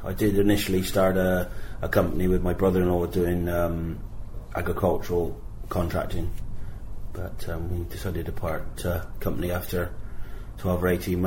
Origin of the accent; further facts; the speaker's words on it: Nympsfield, South West England, United Kingdom; I was brought up in Nimpsfield.